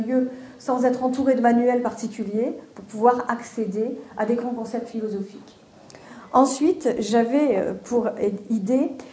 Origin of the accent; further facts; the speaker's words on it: Southern France, France; Je viens du sud de la France, alors c'est vrai que je suis ravie d'être parmi vous.